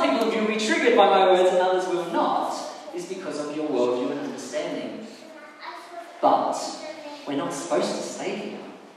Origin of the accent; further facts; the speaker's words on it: Australia; as an Australian, I have the responsibility to pray for the well-being of our nation